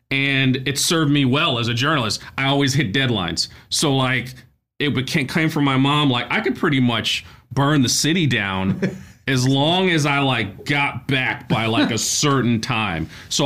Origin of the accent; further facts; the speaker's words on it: Brooklyn, New York, United States; So just being a kid growing up in Brooklyn, I just related to that character